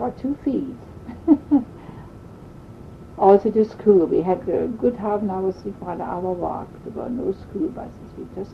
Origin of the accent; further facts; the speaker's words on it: Kahla, Thuringia, Germany; moved away as an adult; now in Canada; I was born in Carla, Thuringia, Germany, 1928.